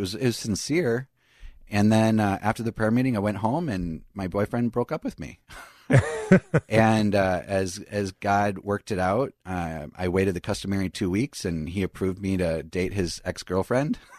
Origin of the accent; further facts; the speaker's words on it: Northfield, Minnesota, United States; I grew up in Northfield. I was in Northfield at the time.